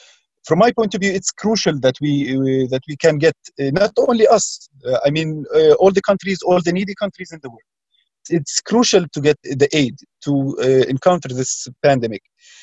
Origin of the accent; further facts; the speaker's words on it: Mukhmas, Jerusalem, Palestine; My hometown, it's called Mukhmas. It's in counted as in East Jerusalem. It has one entrance, and you can easily try to control it.